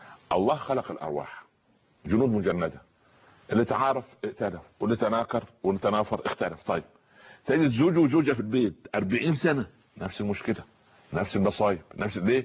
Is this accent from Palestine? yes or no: no; Egypt; إحنا مصريين